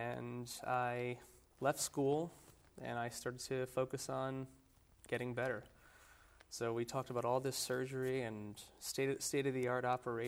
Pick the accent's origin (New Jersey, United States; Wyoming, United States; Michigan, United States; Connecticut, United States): New Jersey, United States; Old Bridge; I grew up in New Jersey, right here, not far away in Old Bridge.